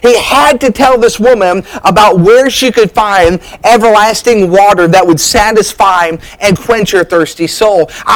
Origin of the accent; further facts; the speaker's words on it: New Hampshire, United States; I remember when I was growing up in New Hampshire, the church I grew up in was an old late 17, early 1800s church building.